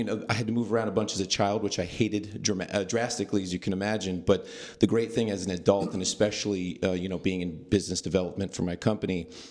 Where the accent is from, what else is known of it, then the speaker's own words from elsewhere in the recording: Madison, Wisconsin, United States; born there; also born or lived in Iowa / New Mexico / Minnesota / New Jersey; now in Napa, United States; So I was born in Madison, Wisconsin. We moved to Iowa, New Mexico, Minnesota, New Jersey, Texas, Arkansas, Spain, back to Texas.